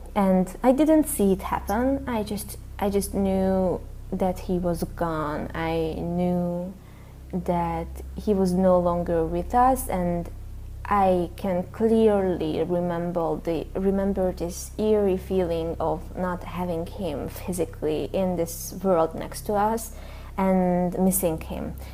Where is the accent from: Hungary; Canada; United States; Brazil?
Hungary; I'm from Hungary.